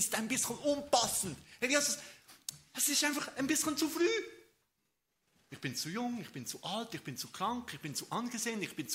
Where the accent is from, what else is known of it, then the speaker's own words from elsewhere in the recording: Bern, Switzerland; Wir sind ja Berner.